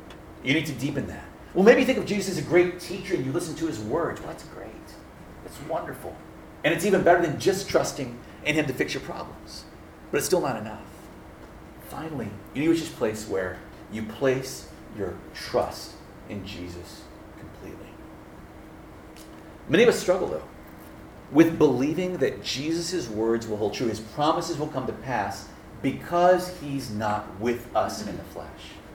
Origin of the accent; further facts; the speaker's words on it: Deep South, United States; so I'm from the Deep South. When I say the Deep South, I mean Duck Dynasty South.